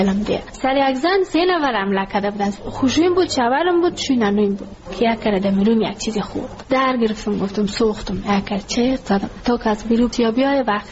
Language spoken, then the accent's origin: Persian; Ghazni, Afghanistan; now in Kabul, Afghanistan; ما کابل آمده از غزنی هستم.